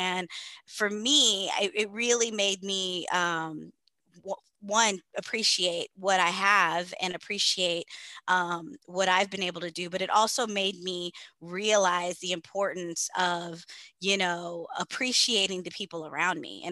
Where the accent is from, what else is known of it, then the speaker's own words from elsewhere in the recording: Texas, United States; I grew up in Texas. I grew up in the South. So, you know, it was some things. Like I was the only kid that looked like me in my whole school